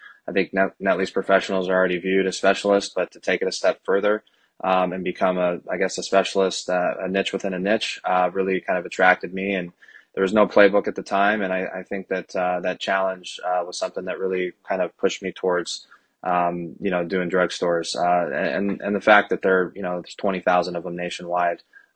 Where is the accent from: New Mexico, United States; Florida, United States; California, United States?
California, United States; San Diego; I grew up in San Diego